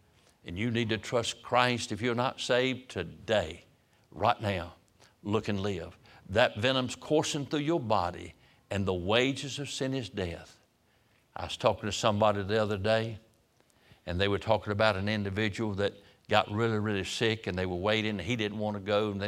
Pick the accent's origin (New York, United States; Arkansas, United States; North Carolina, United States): North Carolina, United States; Roanoke Rapids; in my hometown in Roanoke Rapids, a little boy in a cotton mill town, didn't know anything about anything